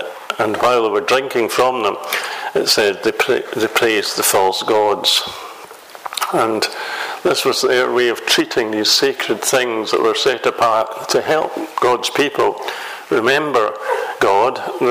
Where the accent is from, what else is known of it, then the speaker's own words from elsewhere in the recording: Musselburgh, Scotland, United Kingdom; As I mentioned this morning, I was brought up in Musselburgh in the Episcopal Church.